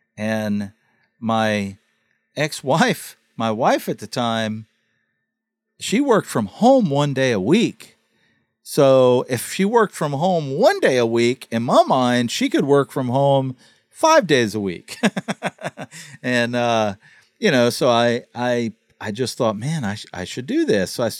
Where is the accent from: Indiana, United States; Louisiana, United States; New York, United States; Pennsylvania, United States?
Louisiana, United States; I'm from South Louisiana.